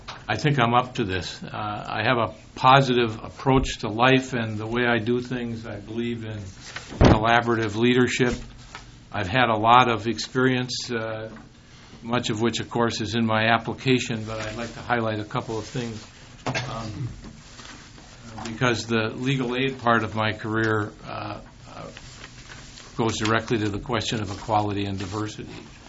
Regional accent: Duluth, Minnesota, United States; also born or lived in Michigan, United States / St. Paul, United States; I'm from Duluth. I'm a native Minnesotan. I went to school at the University of Michigan and came back here after law school, practiced here in St. Paul for a couple of years, moved to Duluth.

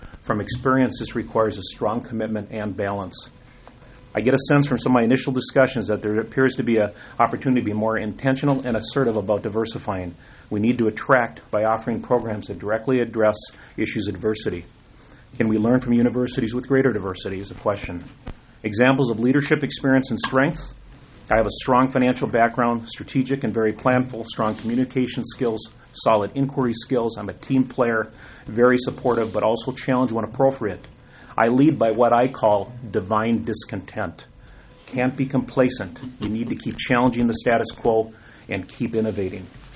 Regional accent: Duluth, Minnesota, United States; I'm from Duluth

